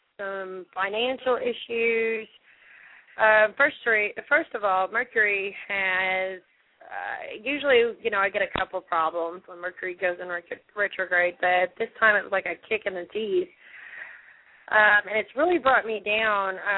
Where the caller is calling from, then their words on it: Kentucky, United States; Kentucky.